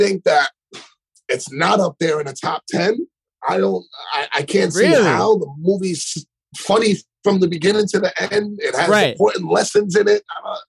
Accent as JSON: {"language": "English", "region": "New York", "country": "United States", "said": "I'm biased because I'm from New York, so I always pick the second one."}